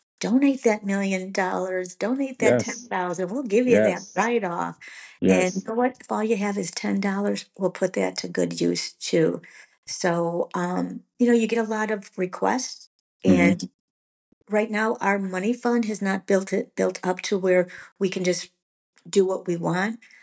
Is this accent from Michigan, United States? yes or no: yes; Michigan, United States; Sabra lives in Georgia, and I'm from the Michigan area.